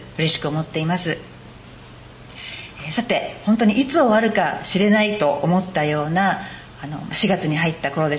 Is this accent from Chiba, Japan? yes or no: yes; Chiba, Japan; also born or lived in Nerima; 出身は練馬で生まれたんですけれども、小さい時に千葉市に引っ越してまいりました。